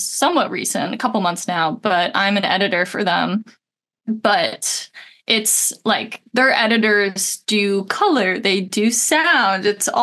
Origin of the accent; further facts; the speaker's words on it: Pennington, New Jersey, United States; So I'm from a small town in New Jersey called Pennington. But no one really knows where Pennington is.